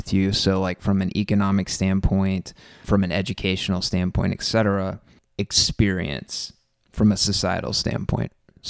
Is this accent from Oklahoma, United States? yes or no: yes; Oklahoma, United States; regardless of who's on this podcast, we are still from Oklahoma.